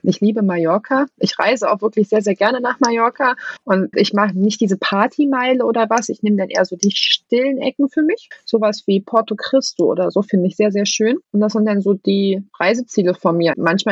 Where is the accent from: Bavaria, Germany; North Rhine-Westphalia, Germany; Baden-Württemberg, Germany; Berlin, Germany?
Berlin, Germany; Ich bin Berliner. Ich liebe Döner. Und ich liebe auch nur den Berliner Döner.